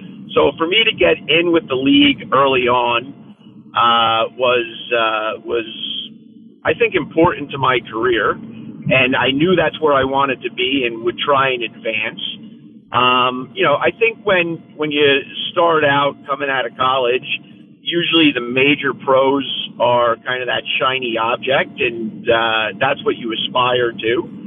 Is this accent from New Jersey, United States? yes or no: yes; New Jersey, United States; I mean, first off, I'm born and raised in Jersey.